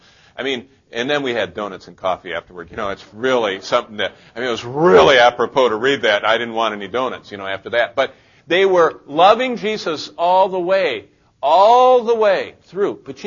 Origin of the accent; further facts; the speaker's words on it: Lansing, Michigan, United States; I remember when I was growing up in Lansing, Michigan